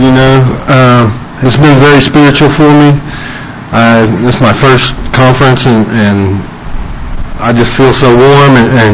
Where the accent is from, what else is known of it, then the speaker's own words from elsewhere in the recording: Sapulpa, Oklahoma, United States; I'm from Sepulpa, and I got sober 17th March of this year.